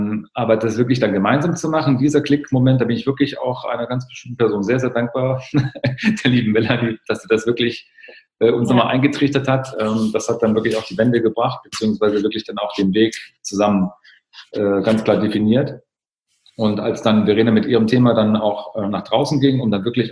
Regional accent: East Germany, Germany; Ich bin im Osten aufgewachsen.

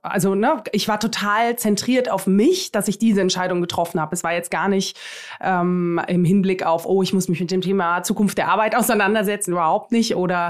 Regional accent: Munich, Bavaria, Germany; also born or lived in Greece; jüdischen Wurzeln und einem griechischen Künstlervater in Athen. Genau, ich bin in Griechenland geboren und ja, bin dann aber in einer ganz gut bürgerlichen Familie in München groß geworden.

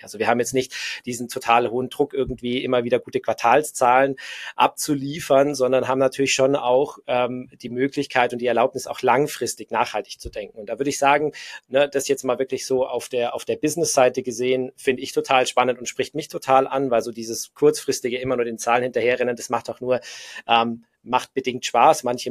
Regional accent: Augsburg, Bavaria, Germany; Also ich wohne nicht im Allgäu selber, sondern ich komme aus Augsburg, also ein bisschen metropoliger als Heimenkirch und Schongau auf jeden Fall sind.

